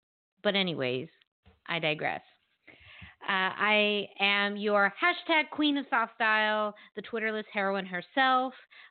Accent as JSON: {"language": "English", "country": "Puerto Rico", "tie": "born there", "said": "Both of my parents are Puerto Rican, born in Puerto Rico myself. But I, you know, grew up speaking English"}